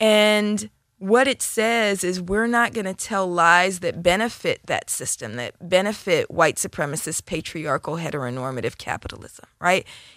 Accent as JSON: {"language": "English", "town": "Oakland", "region": "California", "country": "United States", "tie": "born there", "said": "So I was born in Oakland in the 1970s."}